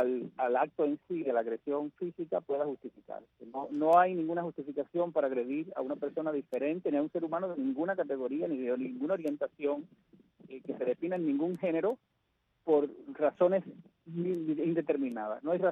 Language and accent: Spanish; Caibarién, Villa Clara, Cuba; born or raised there